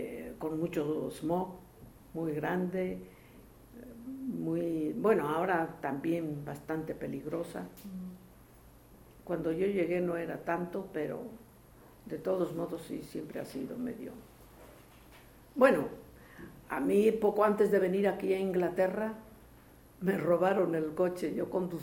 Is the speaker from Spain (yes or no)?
yes; Spain; born there; solicité el pasaporte español, porque yo nací en España.